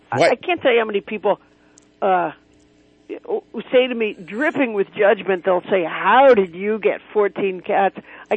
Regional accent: Massachusetts, United States; also born or lived in Alabama; Well, I was born there. I was raised in Massachusetts, and we used to vacation in Alabama because it's where my mother was from.

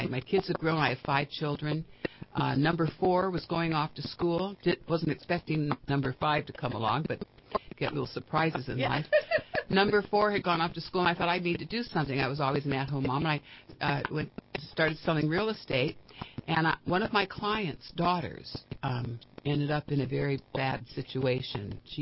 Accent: Sacramento, California, United States; also born or lived in Chicago; Well, I was raised in Sacramento. I was born in Chicago, the Windy City, and here I am in politics. But I was born in Chicago, and my parents moved here when I was just a baby, and I grew up in Sacramento for most of my life

